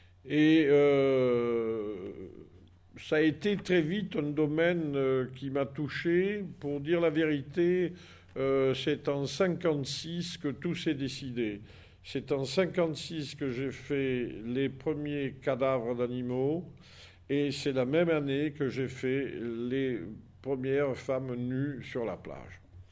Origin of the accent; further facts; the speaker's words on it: Arles, Provence-Alpes-Côte d'Azur, France; born there; Je vous rappelle que je suis né dans Arles, qui est une ville au sud de la France, au bas du Rhône